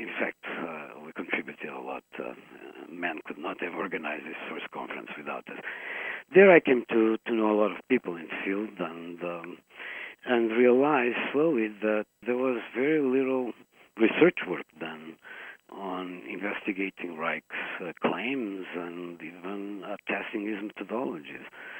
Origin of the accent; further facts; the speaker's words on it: Portugal; I was born in Portugal during a period where I grew up under a fascist regime or a crypto-fascist regime